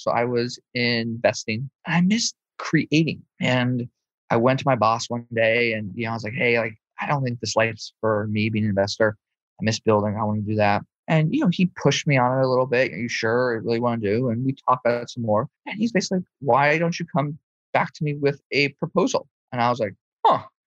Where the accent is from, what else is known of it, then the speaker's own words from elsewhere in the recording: Los Angeles, California, United States; And so I was raised in Los Angeles by by grandparents and parents that had seen the worst in life